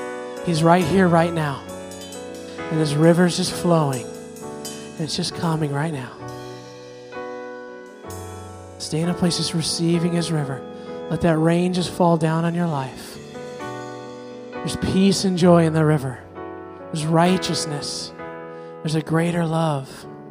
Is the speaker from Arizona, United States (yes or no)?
no; Montana, United States; I grew up in Montana.